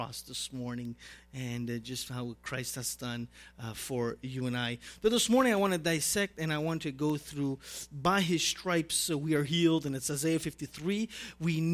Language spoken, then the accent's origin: English; Canada; I mean, it's only 9 months that I'm here, but I'm a Canadian, okay? So Ital-Canadian, we can say that.